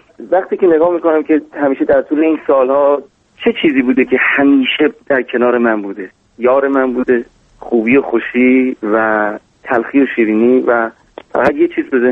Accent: Tehran, Tehran Province, Iran; born there

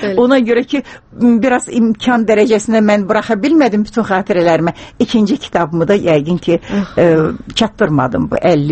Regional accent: Baku, Azerbaijan; born there; Mən Bakını çox sevirəm. İnanırsınız, anadan olmuşam Bakıda. Mənim qızım da Bakıda.

